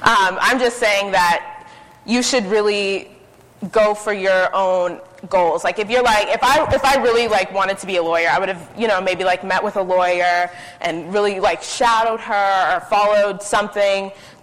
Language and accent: English; California, United States; I'm from California, so I went to school in Washington, D.C., and that in itself was a transition. But we both are from California.